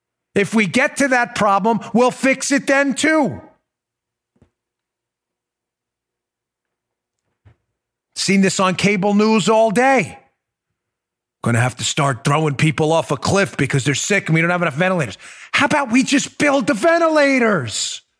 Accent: Maryland, United States; I should know. I'm from Maryland. I should know.

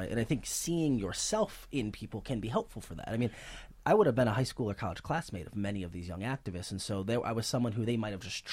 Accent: United States; I mean, I think that as a American, as a journalist, as a black man, obviously that there's concern there.

